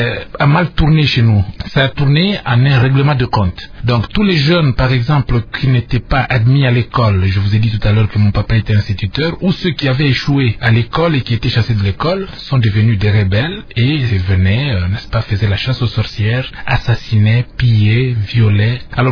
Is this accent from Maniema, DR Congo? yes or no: yes; Maniema, DR Congo; chez nous au Maniema